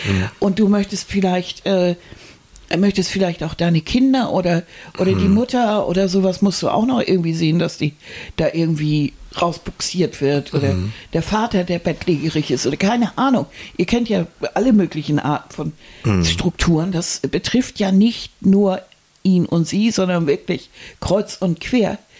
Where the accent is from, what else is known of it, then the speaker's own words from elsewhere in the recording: Hamburg, Germany; wir sind Hamburger.